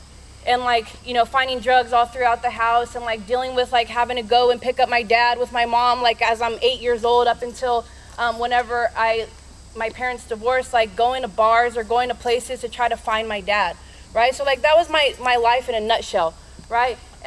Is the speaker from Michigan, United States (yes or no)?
no; San Diego, California, United States; By the way, I'm from San Diego, California. I moved out here in 2020 to like get clean.